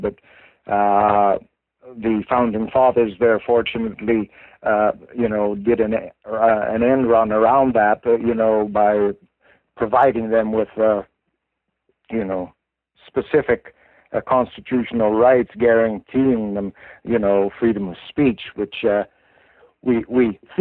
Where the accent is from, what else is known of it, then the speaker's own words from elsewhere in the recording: Canada; which I feel that anyways as a Canadian citizen, I have a right and I have a duty. If I see things happening in my country